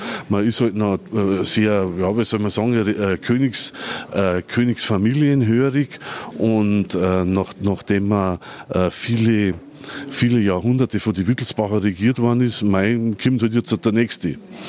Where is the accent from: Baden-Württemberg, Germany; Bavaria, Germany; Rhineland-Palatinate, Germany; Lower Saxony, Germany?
Bavaria, Germany; wo man jetzt als Niederbayer